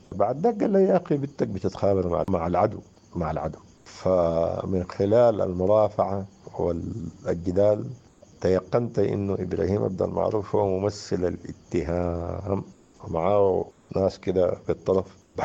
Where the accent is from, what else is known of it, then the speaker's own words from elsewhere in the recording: Sudan; أنا قبيلتي سودانية.